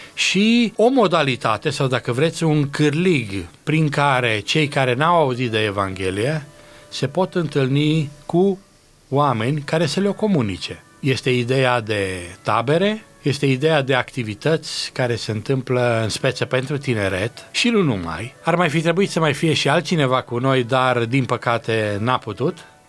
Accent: Romania; chiar dacă suntem români, nu prea știm noi toate locurile din țara asta.

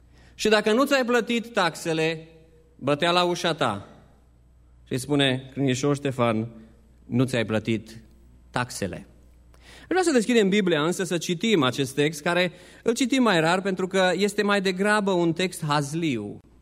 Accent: Nazna, Mureș County, Romania; dumneavoastră știți că sunt din Nazna

